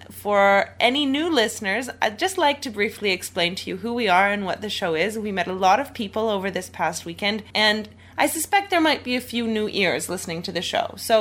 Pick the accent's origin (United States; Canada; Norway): Canada; Edmonton, Alberta; We are both from Edmonton, Alberta, Canada.